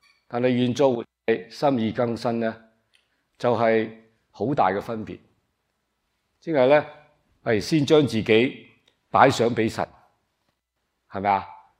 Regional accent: China; 我们中国人呢就说多一个就不多

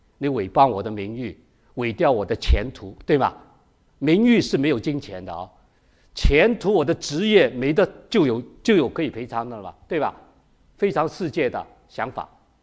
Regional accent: Hong Kong; moved away; also born or lived in Shanghai / Canada; 我在上海长大出生，香港长大然后去了加拿大，所以愿意回去祖国呢来传福音

